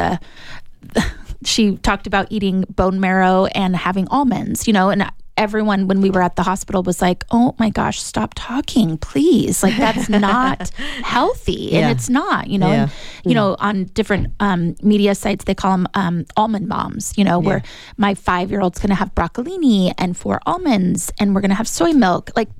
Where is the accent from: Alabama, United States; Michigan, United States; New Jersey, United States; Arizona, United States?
Arizona, United States; Tucson; moved away; I have to leave my hometown of Tucson and only one place in Phoenix, you know, and they didn't accept insurance. So we had to leave. We had to get out of Tucson, Arizona altogether